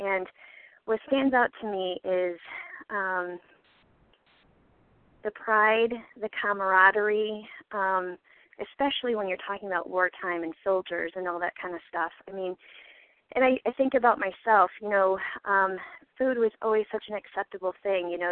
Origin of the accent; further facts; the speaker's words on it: Michigan, United States; I'm from Michigan.